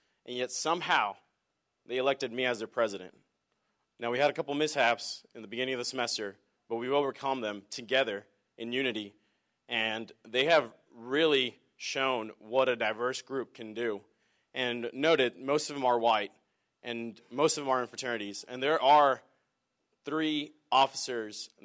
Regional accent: Texas, United States; also born or lived in Monterrey, Mexico; now in Oklahoma, United States; I am from Monterrey, Mexico, and I was raised in Texas, and I am now a Sooner. When I moved to Oklahoma, I didn't know anybody.

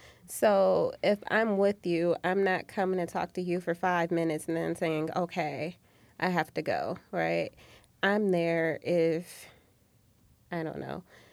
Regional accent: Flint, Michigan, United States; And I think, like, I'm that way because I'm from Flint, Michigan.

